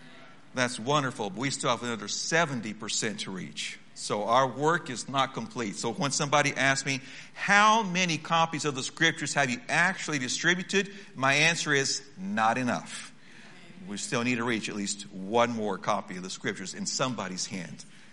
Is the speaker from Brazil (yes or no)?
yes; Brazil; I was born and raised in Brazil, but I've been back there 25 years.